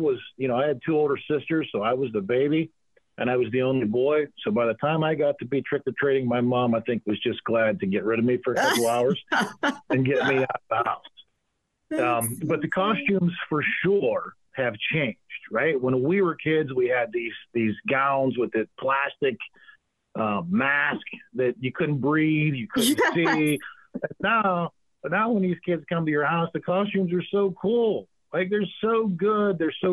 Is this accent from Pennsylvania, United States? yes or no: yes; Harrison Park, Pennsylvania, United States; I grew up in Harrison Park, which was a great place to grow up, to be quite honest with you. Here within Penn Township, it's the Penn Trafford School District.